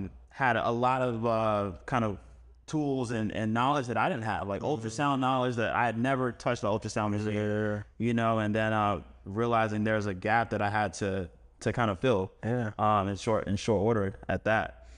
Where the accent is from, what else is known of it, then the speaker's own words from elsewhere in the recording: Atlanta, Georgia, United States; I came from Atlanta and went to Morehouse School of Medicine.